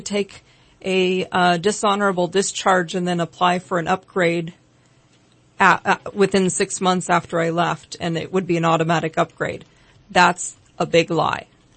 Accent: California, United States; I came back to California. This is my home state to be near my family.

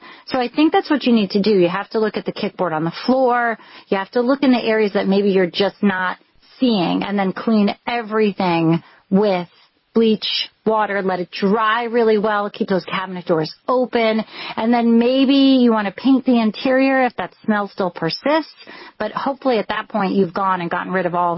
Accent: New York, United States

